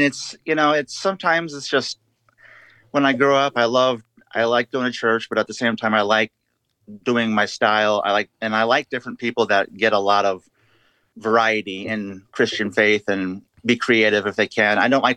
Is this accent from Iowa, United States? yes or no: yes; Cedar Rapids, Iowa, United States; I grew up in Cedar Rapids, Iowa, and I just love doing my books and music.